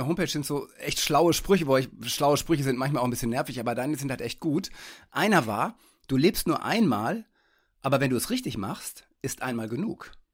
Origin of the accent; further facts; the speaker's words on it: Detmold, North Rhine-Westphalia, Germany; Ich hätte niemals, als ich jünger war, erwartet, ich komme aus Detmold